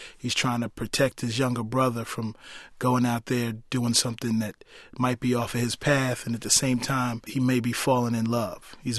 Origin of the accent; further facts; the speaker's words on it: Baltimore, Maryland, United States; So I'm from Baltimore, and I have a story that's all of, that encompasses, you know, Baltimore